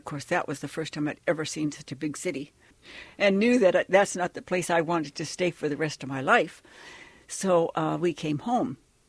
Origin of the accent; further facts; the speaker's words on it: Craig, Alaska, United States; born there; also born or lived in Wrangell; he ended up in Craig, where of course I was born in Craig, Alaska. And I needed to go to high school. They didn't have a high school in Craig because it was just a small community.